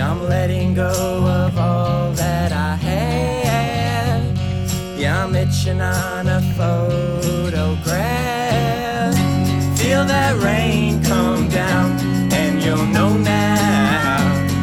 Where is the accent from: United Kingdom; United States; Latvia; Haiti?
United Kingdom; England; Sorry. I'm from England.